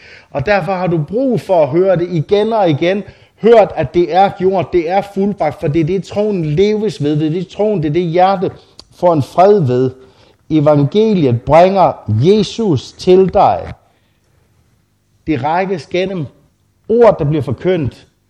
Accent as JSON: {"language": "Danish", "town": "Hirtshals", "region": "North Denmark Region", "country": "Denmark", "tie": "born or raised there", "said": "Jeg er Hirsals-dreng, og så havne i Harboøre."}